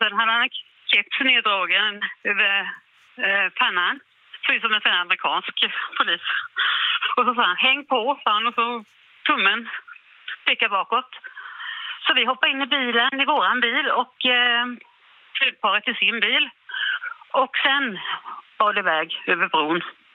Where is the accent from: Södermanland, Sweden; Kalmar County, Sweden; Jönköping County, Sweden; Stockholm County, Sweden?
Kalmar County, Sweden; Kalmar; now in Gothenburg, Sweden; Och vi är från Kalmar från början, men vi utflyttade till Göteborg, både hon och jag.